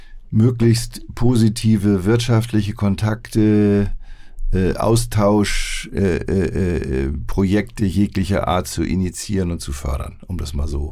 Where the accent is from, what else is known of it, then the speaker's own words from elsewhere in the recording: Hamburg, Germany; Ich bin ein Hamburger.